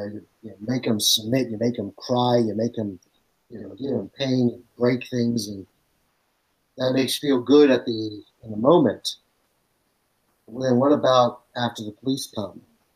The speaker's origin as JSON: {"language": "English", "country": "United States", "said": "I'm not going to wait for her because I'm American"}